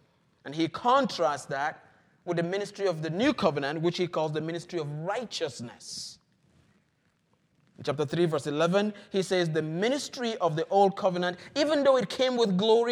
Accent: Cameroon; moved away; I visited a godly woman at our church back in Cameroon. That's my home country.

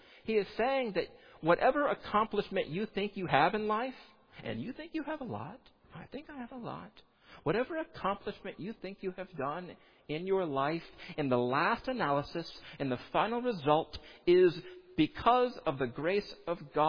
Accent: United States; I'm an American. We have hard things.

